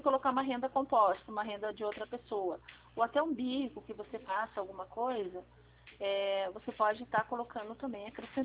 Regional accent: Curitiba, Paraná, Brazil; Eu sou de Curitiba.

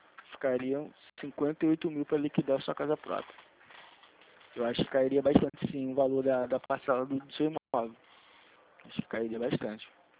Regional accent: Rio de Janeiro, Brazil; sou do Rio de Janeiro.

